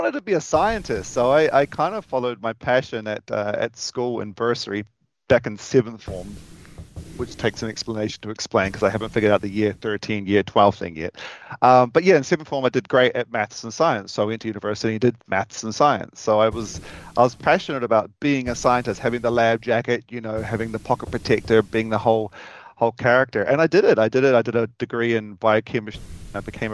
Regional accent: Gore, Southland, New Zealand; I grew up in Gore, so down in the southern part of New Zealand. And whenever I say the word Gore, my R rises to the surface once again.

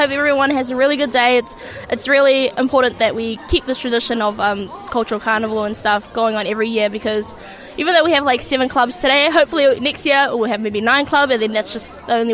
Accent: New Zealand; born there; I'm the president of the Otago Vietnamese Student Association this year. I'm a Kiwi-born Vietnamese, and I just love my culture

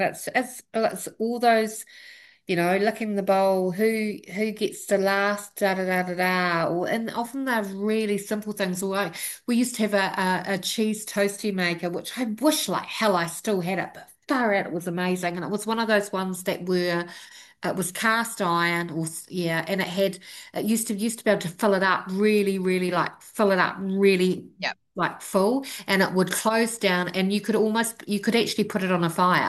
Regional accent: Tauranga, Bay of Plenty, New Zealand; because I grew up in Tauranga

